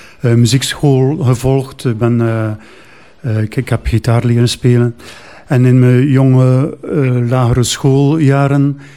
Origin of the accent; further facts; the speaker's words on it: Veurne, Flanders, Belgium; now in Ostend, Belgium; Maar ik ben eigenlijk een Veurnaar. Ik ben vanuit Veurne naar hier verder gespoeld, naar Oostende. In Veurne ben ik opgegroeid, ben ik naar college in Veurne, waar toen mijn vader ook les gaf.